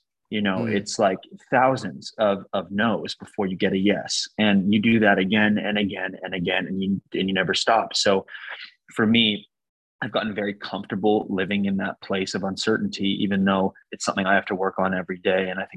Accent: Canada; I grew up in Canada, but a lot of my favorite childhood memories were driving the Sea to Sky Highway, also known as Highway 99

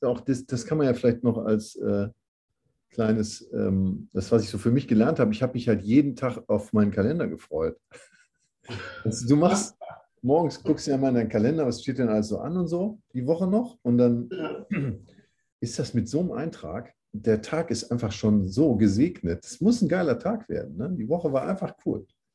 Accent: Hamburg, Germany; Und wie sagt man bei uns in Hamburg? Sagt man Moin Maste.

